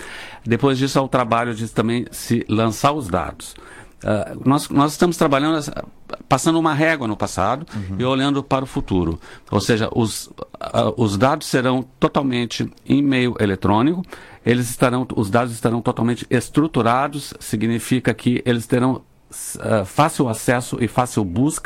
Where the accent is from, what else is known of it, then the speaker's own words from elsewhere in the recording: Rio Grande do Sul, Brazil; now in São Paulo, Brazil; Eu sou gaúcho. Eu fui concursado em São Paulo. Estou em São Paulo por força do concurso público